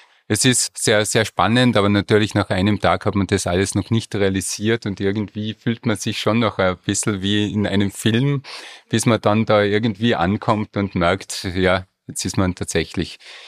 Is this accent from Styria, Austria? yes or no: no; Innsbruck, Tyrol, Austria; born there; Ja, bin gebürtiger Innsbrucker.